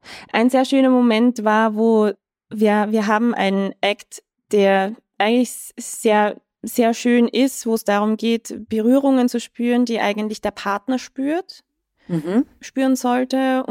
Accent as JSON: {"language": "German", "country": "Austria", "said": "Und wir sind ja Österreicher, also Tommy eigentlich Deutscher."}